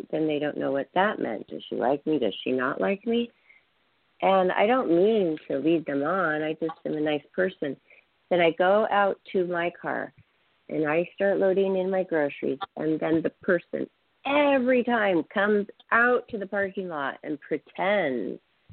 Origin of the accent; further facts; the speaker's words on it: Seattle, Washington, United States; also born or lived in Spokane; So we were all born in Spokane, Washington. I grew up in Seattle.